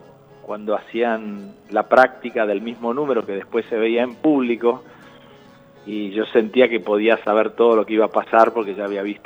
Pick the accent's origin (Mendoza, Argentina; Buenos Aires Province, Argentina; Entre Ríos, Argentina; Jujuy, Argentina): Entre Ríos, Argentina; Paraná; born there; Yo nací en Paraná a 2 cuadras de donde acampaban los circos.